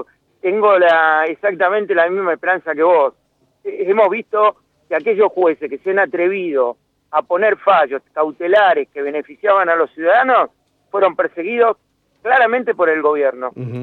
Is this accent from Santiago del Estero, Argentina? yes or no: no; La Plata, Buenos Aires Province, Argentina; yo que soy de La Plata lo conozco muy bien, todo el área de Berazategui, todo el área de La Plata